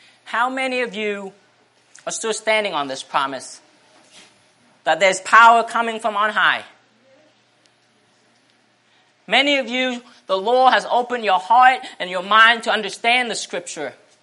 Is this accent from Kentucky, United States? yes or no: no; Portland, Oregon, United States; from Portland, Oregon.